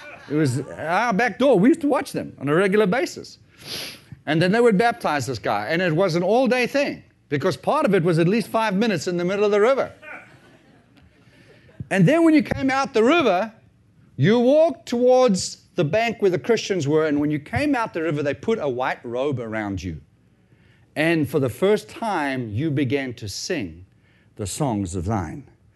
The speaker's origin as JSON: {"language": "English", "country": "South Africa", "tie": "born or raised there", "said": "Now, when we lived in South Africa, I was born and raised in South Africa."}